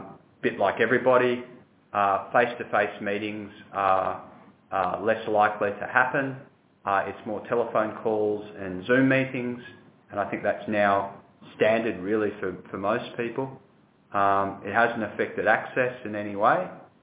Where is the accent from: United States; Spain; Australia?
Australia; It's very important to think about as an Australian. 80% of our iron ore goes to China